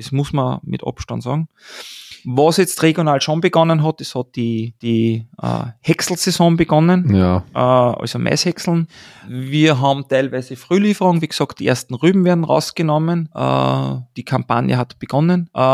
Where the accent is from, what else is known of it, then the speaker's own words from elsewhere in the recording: Austria; Es ist natürlich für uns als Österreicher